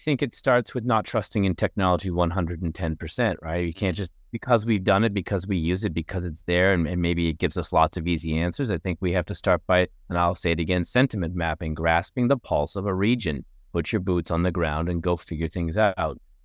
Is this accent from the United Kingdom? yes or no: no; Morocco; also born or lived in Spain / Canada; Sam and I grew up in Morocco, we lived in Spain, we've been in Canada, we've been all over the world.